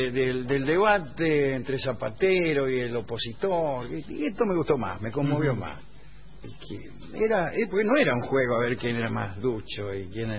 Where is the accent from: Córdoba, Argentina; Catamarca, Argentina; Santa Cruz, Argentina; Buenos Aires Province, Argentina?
Córdoba, Argentina; Soy de Córdoba.